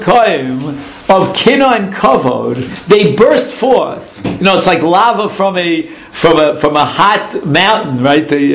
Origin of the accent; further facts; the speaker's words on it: New York, United States; I'm a New Yorker, so we used to sell him the Brooklyn Bridge.